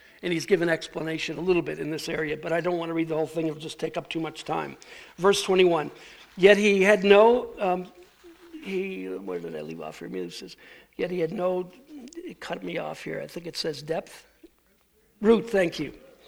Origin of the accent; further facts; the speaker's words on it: New York, United States; when I was growing up in Western New York, once again, the Great Lakes were near to us where I lived.